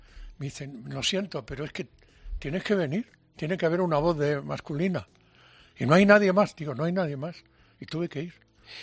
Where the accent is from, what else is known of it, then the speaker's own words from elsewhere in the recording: Galicia, Spain; He conseguido los sueños que tenía cuando estaba de chaval en Galicia.